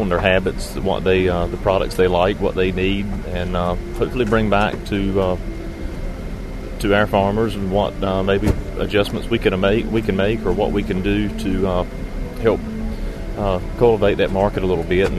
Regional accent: North Carolina, United States; I'm from Eastern North Carolina. I've come from a family farm. I've farmed my father and two brothers.

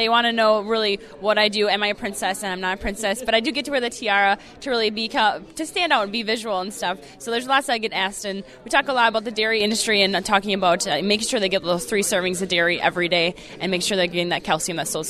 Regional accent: Edgar, Wisconsin, United States; coming next September, I will be a middle school math teacher in my hometown of Edgar.

